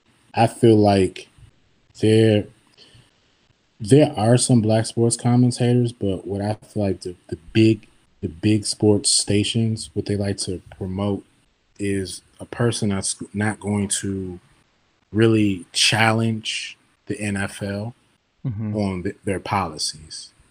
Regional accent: Maryland, United States; I remember seeing Michael Vick Atlanta Falcons jerseys where I grew up in Maryland

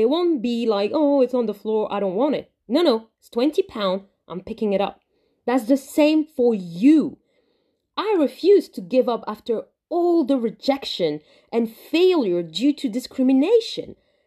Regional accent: France; now in London, United Kingdom; I am a tan-skinned Muslim woman born and bred in France. The unfortunate reality is that discrimination and racial brutality were a part of my day-to-day. Thankfully, I decided to move to London, where difference is more accepted.

